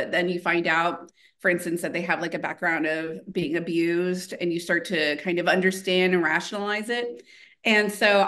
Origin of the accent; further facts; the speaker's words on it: Texas, United States; So when the devil came about, because so I'm from Texas, and I was talking to somebody who's not from Texas originally